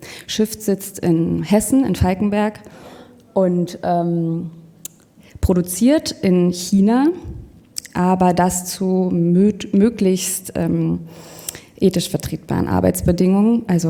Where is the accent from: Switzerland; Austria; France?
France; German is a second language; wir kommen aus Frankreich, deswegen muss ich mal ab und zu ein bisschen übersetzen im Kopf.